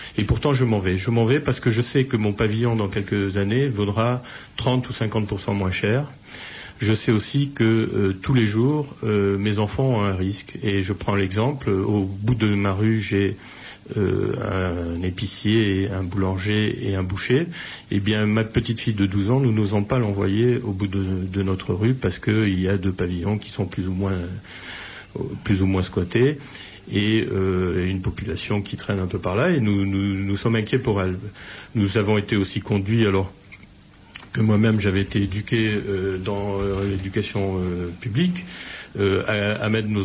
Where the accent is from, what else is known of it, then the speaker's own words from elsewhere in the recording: Oran, Oran Province, Algeria; moved away; Comme vous le savez, je suis pied-noir, je vivais au rang.